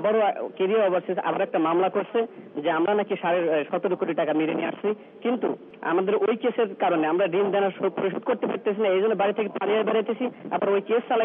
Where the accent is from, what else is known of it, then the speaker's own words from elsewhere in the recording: Sirajganj, Rajshahi Division, Bangladesh; আমি সিরাজগঞ্জ থেকে এসেছি, কাজীপুর থানা সোনামুখী এলাকা